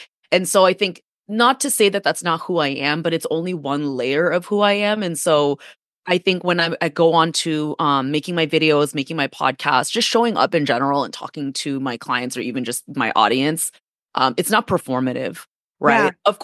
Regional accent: United States; So I'm Filipino American, first generation, which obviously is a huge reason why I decided to work with you

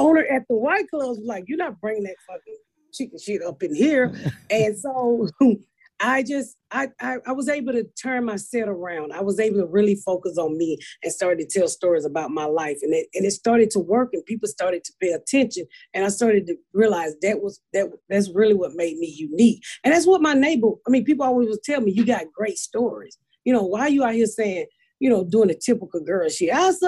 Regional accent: Atlanta, Georgia, United States; I'm from Atlanta. So, you know, here in Atlanta, you got an urban scene and then you got a mainstream scene.

